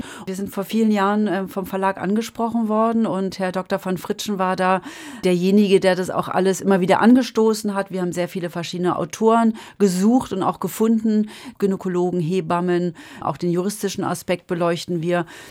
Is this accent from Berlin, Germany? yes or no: yes; Berlin, Germany; als Berlinerin bin ich natürlich als Kind mit meinen Schwestern, mit meinen Eltern immer wieder ins Gripstheater gegangen